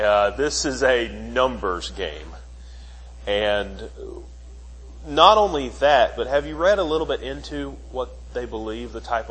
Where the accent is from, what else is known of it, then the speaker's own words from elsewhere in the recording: Bell, Florida, United States; the town I grew up in Florida, Bell, is surrounded on three sides by dairy farms.